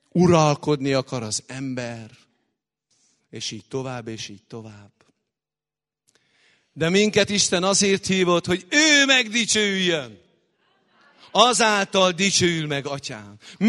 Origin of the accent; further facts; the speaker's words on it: Székely Land, Romania; mint székely ember szeretek beszélni